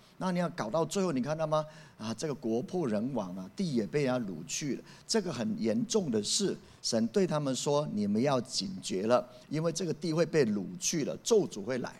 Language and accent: Chinese; Taiwan; 土地既然是神给我们台湾人的，台湾人要负起责任